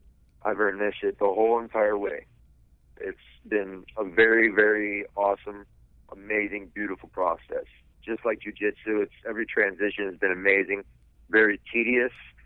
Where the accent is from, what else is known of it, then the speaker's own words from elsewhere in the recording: Michigan, United States; I'm from Michigan. You guys know it. I'm a hard worker.